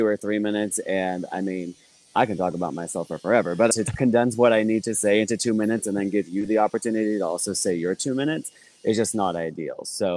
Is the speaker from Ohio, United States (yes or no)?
no; Fresno, California, United States; also born or lived in Bay Area / Sacramento; And then my hometown is Fresno, born and raised there. So decided what better way to keep spreading the love and the momentum going than to bring it back to my roots.